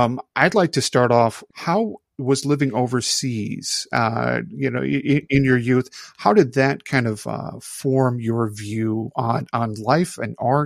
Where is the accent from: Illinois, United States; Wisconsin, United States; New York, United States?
Illinois, United States; Chicago; I'm from Chicago, so I'm sorry about your transmission.